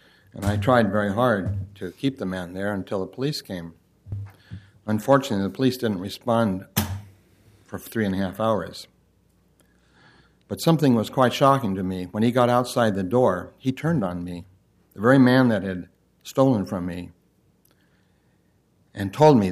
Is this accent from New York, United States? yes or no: no; Portland, Oregon, United States; born there; I was born in Portland 71 years ago. I'm a graduate of Portland State. I've been a Portlandite all my life.